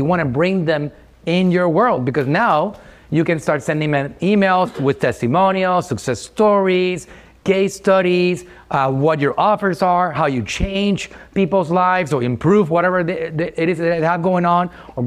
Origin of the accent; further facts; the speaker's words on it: Puerto Rico; I'm from Puerto Rico.